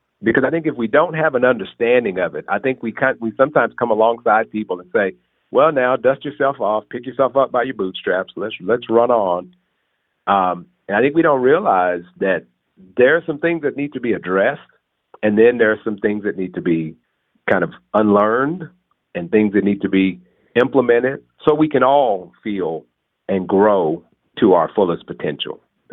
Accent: Texas, United States; I grew up in Texas.

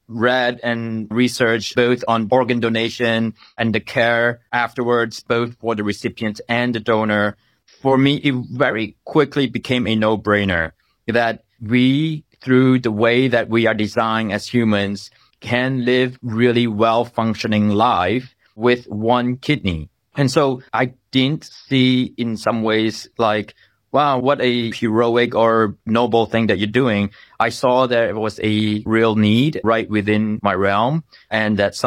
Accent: Malaysia; I don't take it for granted how on earth that I grew up in Malaysia

